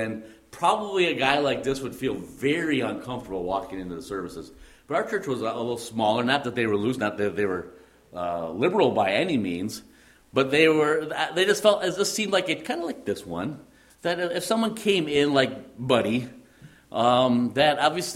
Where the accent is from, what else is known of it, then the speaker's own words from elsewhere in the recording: Illinois, United States; also born or lived in Wisconsin; because I'm not from the Bible Belt, I'm from Illinois and Wisconsin at the time